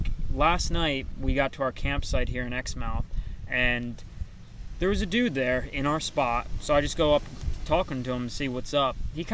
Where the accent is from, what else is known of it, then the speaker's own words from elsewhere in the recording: Northeast, United States; But I told him I was from the Northeast where we didn't have rodeos.